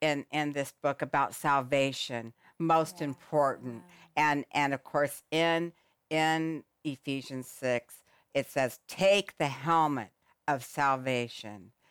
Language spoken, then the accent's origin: English; Phoenix, Arizona, United States; I'm born and raised in Phoenix, Arizona. A lot of great people have come out of Phoenix, if I don't say so myself.